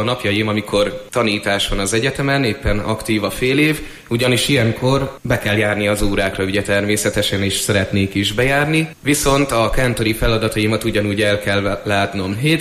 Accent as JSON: {"language": "Hungarian", "town": "Eger", "region": "Heves", "country": "Hungary", "tie": "born or raised there", "said": "Igazából én Egerben születtem, és már 22 éve itt is élek. Nagyon szeretem ezt a várost. Mivel itt élek és itt is tanulok, nem is tervezek majd a későbbiekben sem elmenni Egerből."}